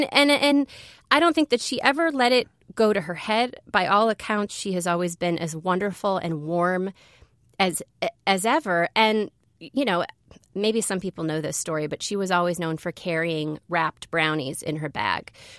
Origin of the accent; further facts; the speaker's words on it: Brooklyn, New York, United States; I grew up in Brooklyn and I had a very particular image of what I thought Italian food was.